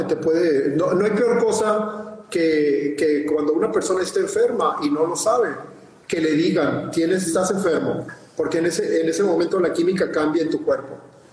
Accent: Mexicali, Baja California, Mexico; el periódico de Mexicali, de donde yo soy

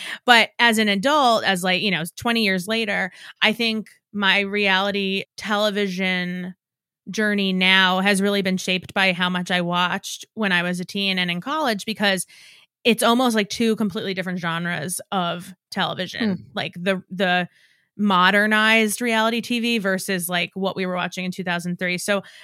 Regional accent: New York, United States; And whether that's because I'm from New York and have always felt familiar with sort of like the cadence at which they speak

